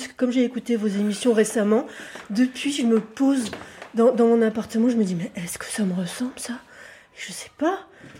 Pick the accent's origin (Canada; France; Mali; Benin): France; Paris, Île-de-France; Parce que j'ai grandi à Paris, que c'est mon habitat naturel.